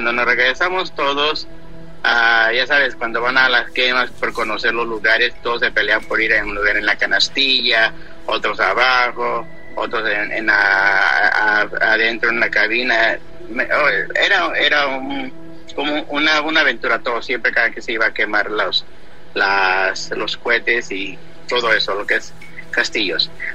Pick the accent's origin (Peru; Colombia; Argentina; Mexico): Mexico; Huajuapan de León, Oaxaca; also born or lived in State of Mexico; soy de originario del Estado de México. Radicaba cuando era pequeño en Huajuapan de León, Oaxaca.